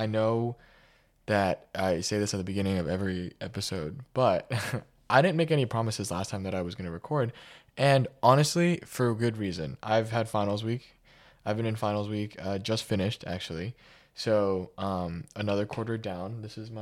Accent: New York City, New York, United States; Just to give a brief recap, I grew up in New York City, so it was pretty bad.

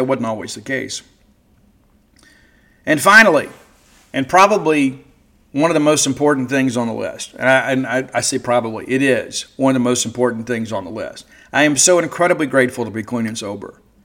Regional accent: Mississippi, United States; And I remember growing up in South Mississippi

